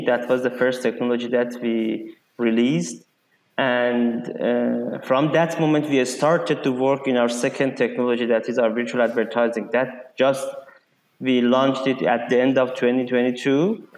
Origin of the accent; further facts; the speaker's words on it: Tehran, Tehran Province, Iran; English is a second language; also born or lived in Dubai; now in Doha, Qatar; I'm from Iran. I born in Tehran.